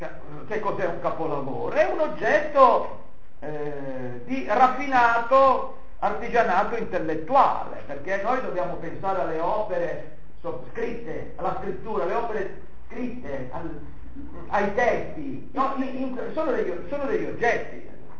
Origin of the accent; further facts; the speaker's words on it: Liguria, Italy; io da ligure lo capisco benissimo